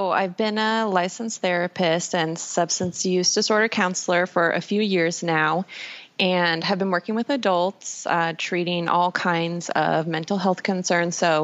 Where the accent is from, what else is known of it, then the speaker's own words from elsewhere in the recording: Portland, Oregon, United States; I grew up here in Portland in the Pacific Northwest.